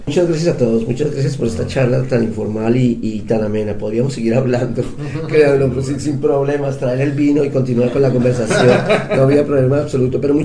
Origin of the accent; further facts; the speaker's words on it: Colombia; Yo es que soy colombiano